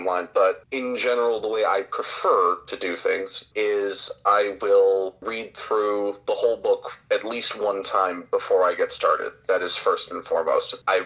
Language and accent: English; Midwest, United States; Like, you know, I'm from the Midwest and I sound like it.